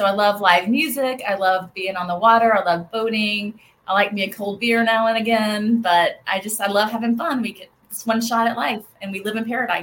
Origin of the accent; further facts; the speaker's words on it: Georgia, United States; I'm from Georgia, and I should probably get licensed in Georgia